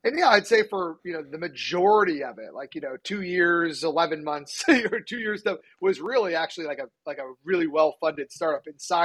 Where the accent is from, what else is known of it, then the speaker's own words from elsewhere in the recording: Manchester, New Hampshire, United States; back up to New Hampshire in my hometown of Manchester, New Hampshire.